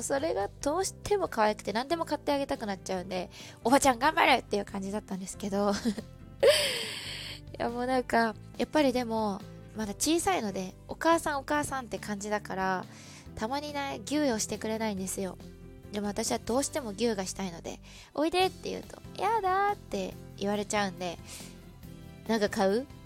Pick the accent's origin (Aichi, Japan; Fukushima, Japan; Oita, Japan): Aichi, Japan; やっぱり愛知がすごい好きなので、地元に帰ってきたっていうので、